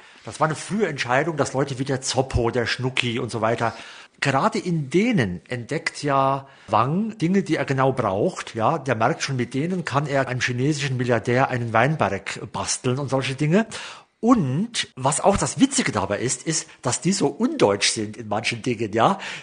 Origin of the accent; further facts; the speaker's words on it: Primstal, Saarland, Germany; Also ich weiß natürlich, dass mein Heimatdorf Primstal nicht das Paradies ist, aber es ist einfach wunderbar für mich, ja.